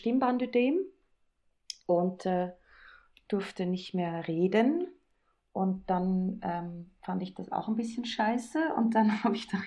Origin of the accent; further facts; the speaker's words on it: Switzerland; also born or lived in Vienna, Austria; Ich bin in der Schweiz aufgewachsen, dann bin ich nach Wien